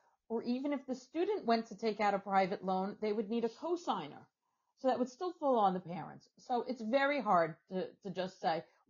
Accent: New York, United States; I'm from New York, and in New York, they usually use what's called a SUNY cap

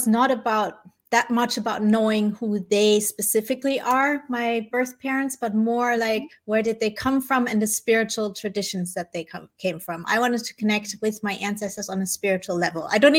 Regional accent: Germany; also born or lived in Colombia; I was actually born in Colombia in South America. And then I was adopted by my parents, who are Dutch. But I grew up in Germany, where they lived at the time.

